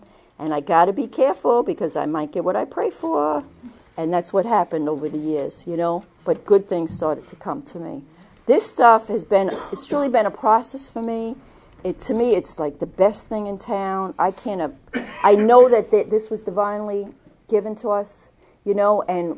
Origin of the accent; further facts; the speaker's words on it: Brooklyn, New York, United States; I grew up in Brooklyn. I hung out in Coney Island. I hung out in Jamaica. I hung out in Harlem.